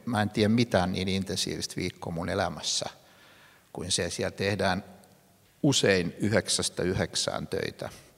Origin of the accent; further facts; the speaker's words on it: Turku, Southwest Finland, Finland; born there; Mä tulen Turusta kahdessa merkityksessä. Mä oon syntynyt Turussa ja sitten mä tulin äsken Turusta.